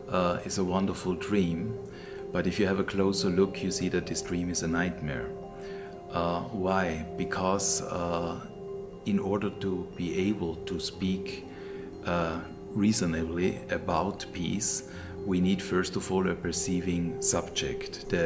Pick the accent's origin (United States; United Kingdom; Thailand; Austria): Austria; Tyrol; English is a second language; I was born in the Tyrolean Upper Inn Valley, in the west of Tirol, which is a quite rural region, as a son of a refugee who came after the Second World War to Austria.